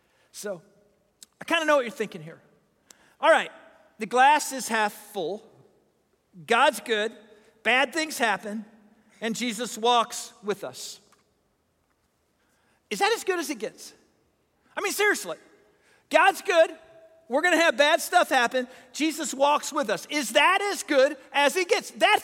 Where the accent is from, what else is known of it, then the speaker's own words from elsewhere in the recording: Du Quoin, Illinois, United States; And I was from DuQuoin, so it was a spring track meet.